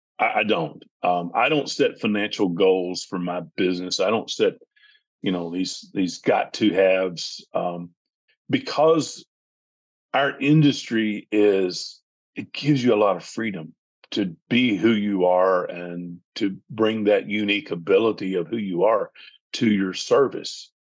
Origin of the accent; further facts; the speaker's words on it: the South, United States; now in Montana, United States; I grew up in the South. I was in the South all my life. I came out West when I was 25 years old